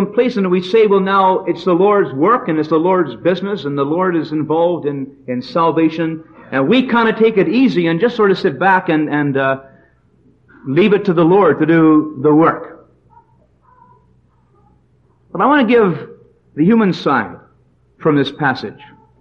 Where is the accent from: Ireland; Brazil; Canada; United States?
Canada; Vancouver, British Columbia; growing up in Vancouver years ago was a sense that God had something in mind for me.